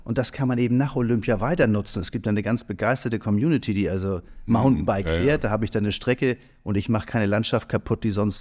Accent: Hamburg, Germany; wo wir schon alle denken als Hamburger, dass wir positioniert sind

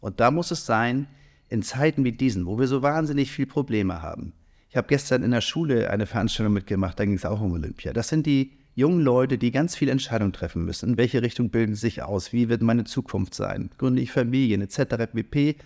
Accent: Hamburg, Germany; wo wir schon alle denken als Hamburger, dass wir positioniert sind

